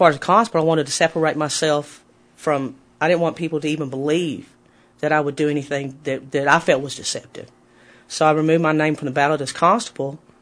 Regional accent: Lubbock, Texas, United States; I was born and raised right here in Lubbock, Texas.

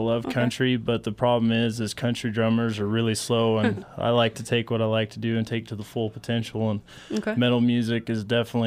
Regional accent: Nevada, United States; now in Kimberly, United States; Well, most of the time. I'm originally from Nevada.

